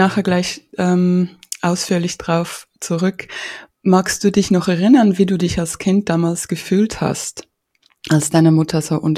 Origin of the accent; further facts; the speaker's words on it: Ukraine; also ich bin aus der Ukraine